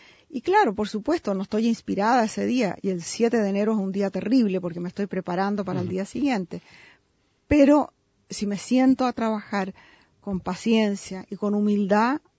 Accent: Chile; Yo me siento profundamente chilena, a pesar de que cuando voy a Chile a la semana ya me siento extranjera

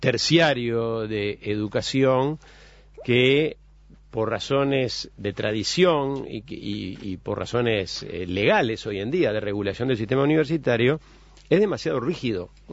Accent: Uruguay; soy ciudadano uruguayo

